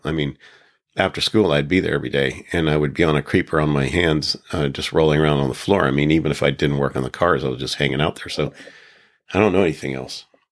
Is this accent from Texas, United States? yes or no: yes; Austin, Texas, United States; especially in Texas, where I grew up in Austin.